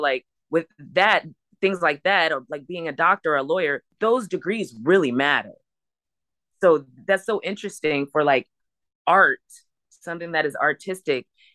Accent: Los Angeles, California, United States; So my mom, you know, I was in LA. I'm from Los Angeles and I was in LA and I was, you know, trying music.

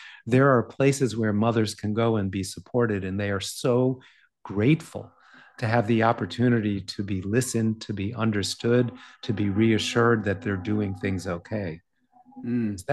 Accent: East Coast, United States; And I grew up in the East Coast in a privileged family

